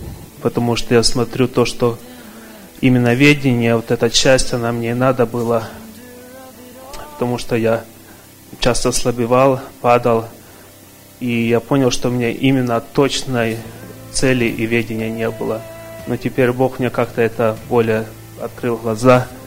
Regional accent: Portland, United States; я тоже из Портленда.

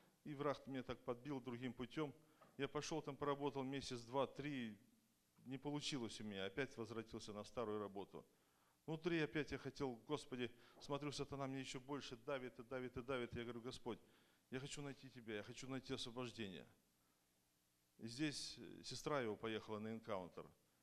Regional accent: Tacoma, Washington, United States; я из Такомы.

